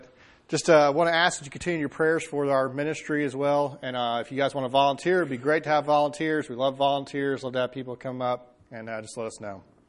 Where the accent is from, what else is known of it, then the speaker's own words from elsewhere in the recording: Florida, United States; I grew up in Florida. Let me tell you something. Florida doesn't have these.